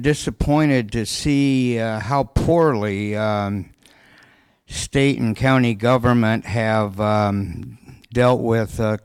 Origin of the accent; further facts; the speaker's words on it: Santa Barbara, California, United States; I come from Santa Barbara, California.